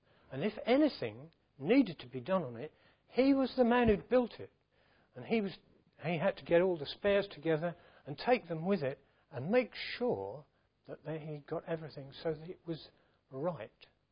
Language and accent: English; Welwyn Garden City, East of England, United Kingdom; When I was growing up in Welwyn Garden City